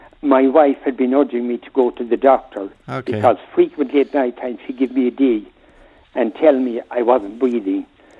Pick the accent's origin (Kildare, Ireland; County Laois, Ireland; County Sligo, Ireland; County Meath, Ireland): County Meath, Ireland; Ballinter; from Ballinter. Can you hear me?